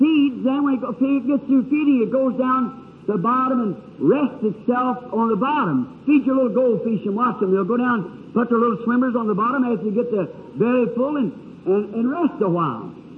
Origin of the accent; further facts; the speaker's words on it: Southern United States, United States; I'm a Southerner, I'm slow, and I just can't think of it too fast.